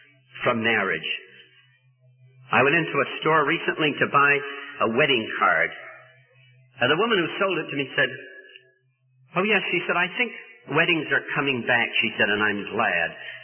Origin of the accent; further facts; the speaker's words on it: California, United States; I come from California, and the situation there is absolutely desperate.